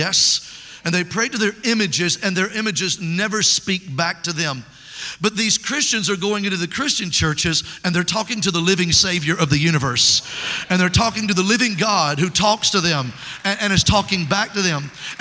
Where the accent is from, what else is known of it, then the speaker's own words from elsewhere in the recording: Mobile, Alabama, United States; is from Mobile, Alabama, in my hometown.